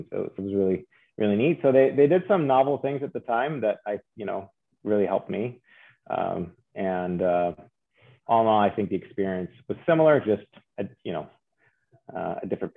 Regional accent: Canada; first language French; English is a second language; I am French Canadian.

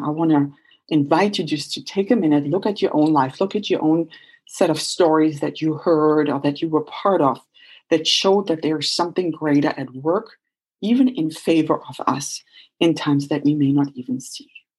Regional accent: Germany; English is a second language; growing up in Germany and seeing how, let's say, one cultural system kind of came down and disassembled itself when I was between like 14 and 17 years of age.

